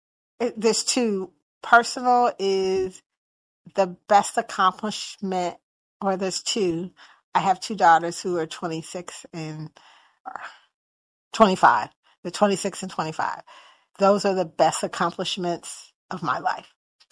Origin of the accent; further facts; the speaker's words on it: Indianapolis, Indiana, United States; moved away as an adult; now in St. Petersburg, United States; I grew up in Indianapolis, Indiana. For those who know this, it's a Circle City.